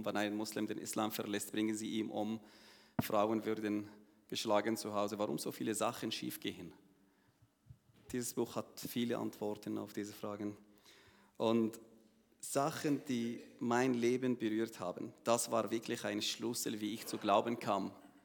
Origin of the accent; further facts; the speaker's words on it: Jordan; German is a second language; ich komme aus Jordanien. Ich bin in einer muslimischen Familie aufgewachsen. Aber ich bin kein Jordanier. Meine Familie stammt aus Jerusalem in 1967. In den 6-Tage-Krieg sind geflüchtet nach Jordanien.